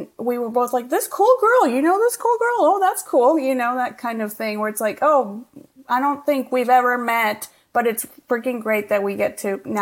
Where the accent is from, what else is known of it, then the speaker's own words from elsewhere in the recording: Colombia; English is a second language; also born or lived in Canada / New York; now in Los Angeles, United States; I am from Colombia, but I've lived in North America for the past almost 20 years now. So I went to school in Canada and then moved to New York. And 3.5 years ago, I moved to LA with my husband